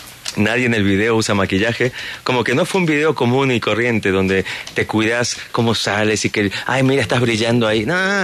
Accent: Flores, Buenos Aires, Argentina; born there; Yo nací en Flores.

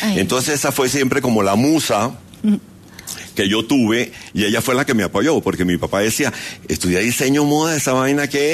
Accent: Cartagena, Bolívar, Colombia; also born or lived in Mompox; yo nací en Mompox, pero mi padre trabajaba en una petrolera, entonces viajaba mucho que Bogotá, de pronto estábamos otra vez en Cartagena, y mi infancia fue en Cartagena.

